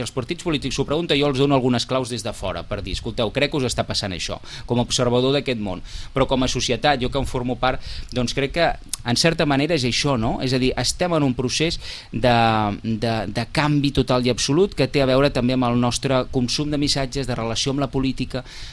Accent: Barcelona, Catalonia, Spain; jo soc del Poble Nou i vaig viure fins fa no gaire a Barcelona

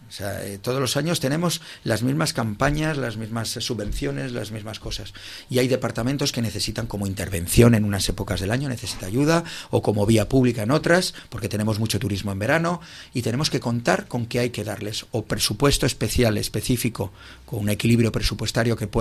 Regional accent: Catalonia, Spain; Bueno, pues obviamente somos españoles y catalanes y al final esperamos al último día.

